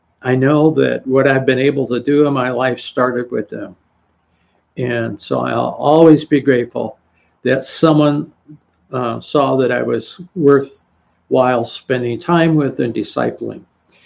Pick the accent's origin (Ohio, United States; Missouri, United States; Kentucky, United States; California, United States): California, United States; Los Angeles; And growing up in Los Angeles, and actually went to high school in Hollywood